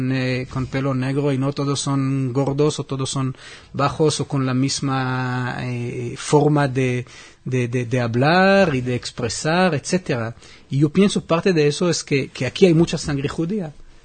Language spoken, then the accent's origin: Spanish; Israel; now in Spain; Los israelíes sí conocemos a España.